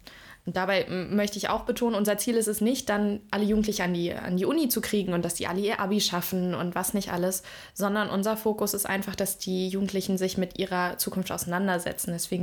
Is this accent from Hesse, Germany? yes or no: no; Hamburg, Germany; now in Lübeck, Germany; Ich komme selber aus Hamburg, also bin mit dem Norden sehr vertraut und finde nach wie vor, Lübeck ist eine charmante Stadt. Deswegen 2017 bin ich hergekommen